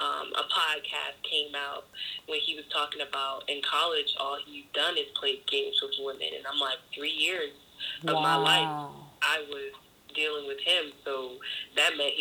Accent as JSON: {"language": "English", "town": "Baltimore", "region": "Maryland", "country": "United States", "moved": "as an adult", "lives_now": "Atlanta, United States", "said": "because I'm from Baltimore, but I moved to Atlanta last year. So I go to Baltimore sometimes to visit my friends and family"}